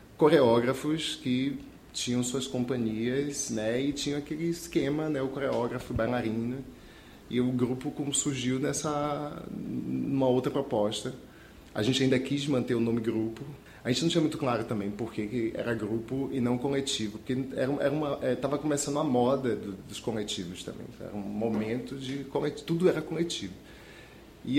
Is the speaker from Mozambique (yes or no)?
no; Salvador, Bahia, Brazil; sou de Salvador, nasci em Salvador.